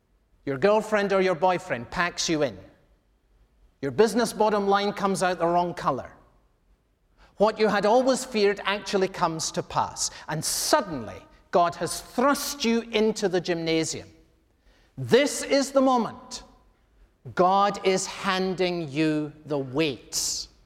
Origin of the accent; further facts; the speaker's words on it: Edinburgh, Scotland, United Kingdom; One of the things I loved to do as a kid growing up in Edinburgh was to go and see Scotland play rugby